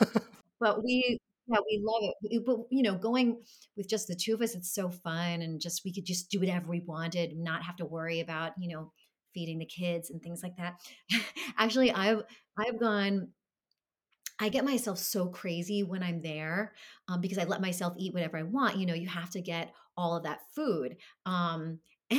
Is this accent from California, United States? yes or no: no; Brooklyn, New York, United States; I didn't go that much as a kid because I grew up in Brooklyn.